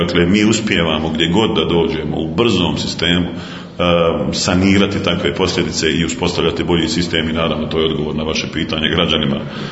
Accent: Sarajevo, Sarajevo Canton, Bosnia & Herzegovina; iako sam rođen, odrastao, živim u Sarajevu

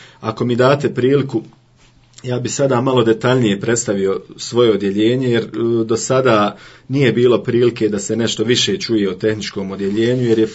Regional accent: Vareš, Federation of Bosnia and Herzegovina, Bosnia & Herzegovina; Rođen sam i odrastao u Varešu, osnovno i srednje obrazovanje završio u Varešu, dok sam fakultet završio u Sarajevu

